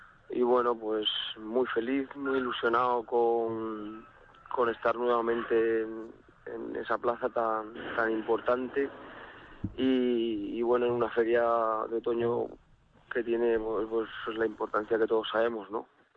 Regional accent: Logroño, La Rioja, Spain; una feria tan importante y a la vez, pues, una feria de mi tierra

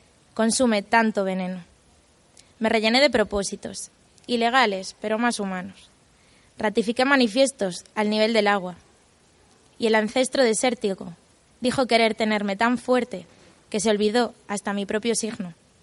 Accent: Galicia, Spain; moved away; inda que os libros estean escritos en galego e eu son galega e todo isto, pero bueno, sí que é certo que cando emigras estamos aí en choque.

